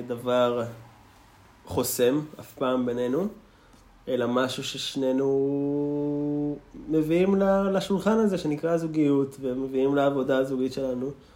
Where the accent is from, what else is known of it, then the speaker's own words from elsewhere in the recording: Gilon, Northern District, Israel; אני גדלתי במשגב, בגוש משגב, ביישוב גילון, זה בצפון, ככה בין אקו לקרמיאל. מקום טוב, מקום של הגליל, מקום של טבע, מקום של ציונות מאוד חזקה